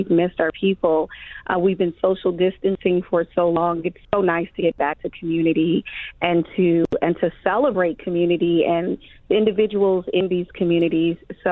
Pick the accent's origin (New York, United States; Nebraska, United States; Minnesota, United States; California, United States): Nebraska, United States; Omaha; I remember growing up in North Omaha, having the best time with my family and my friends playing tag and frisbee